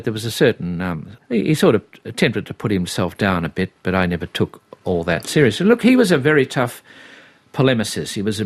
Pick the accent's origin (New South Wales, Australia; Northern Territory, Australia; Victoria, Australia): Victoria, Australia; Melbourne; But I grew up in Melbourne, as you know